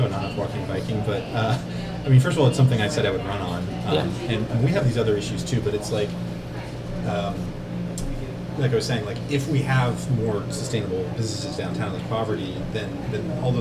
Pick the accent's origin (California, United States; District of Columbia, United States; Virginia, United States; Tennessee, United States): Tennessee, United States; I'm from Tennessee.